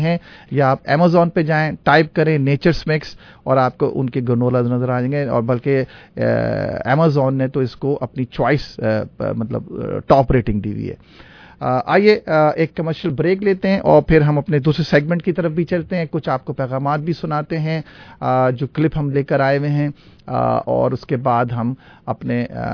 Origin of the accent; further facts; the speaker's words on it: Pakistan; کیونکہ اس وقت ہم اپنے ملک، ظاہر بات ہے ہم پاکستان اور سے تعلق ہے، تو پاکستان کی تھوڑی گفتگو بھی کر لیں،